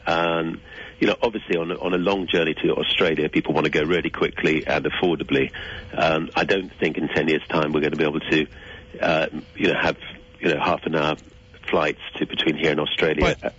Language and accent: English; England, United Kingdom; because I'm English, we haven't been able to get permission.